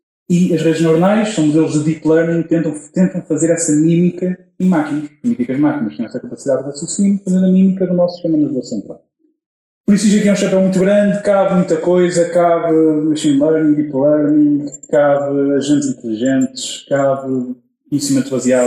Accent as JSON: {"language": "Portuguese", "town": "Cabeceiras de Basto", "region": "Norte", "country": "Portugal", "said": "sou de Cabeceiras Vasco"}